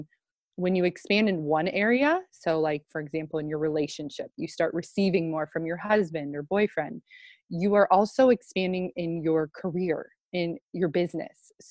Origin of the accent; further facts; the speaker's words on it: Iowa, United States; I'm originally from Iowa, Midwest girl